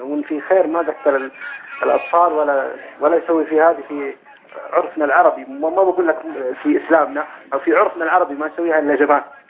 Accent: Saudi Arabia; انا طبعا سعودي

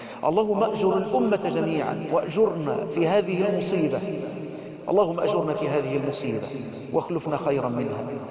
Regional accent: Egypt; بلدنا مصر

